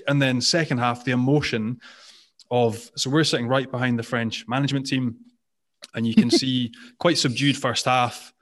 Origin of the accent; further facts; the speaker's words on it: Scotland, United Kingdom; Probably one of the most enjoyable games as a Scottish fan that I have enjoyed.